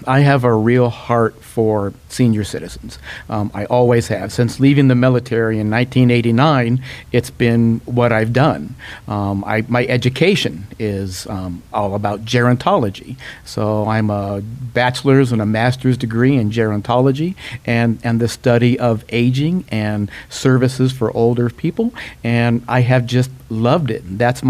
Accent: Washington, United States; I have worked in Illinois, Montana, my home state of Washington, Arizona, Colorado

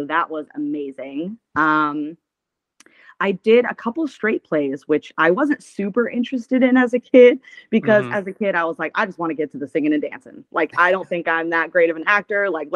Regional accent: Tallahassee, Florida, United States; I do a little bit of fetish theater here in my hometown of Tallahassee, Florida, Tallanasty.

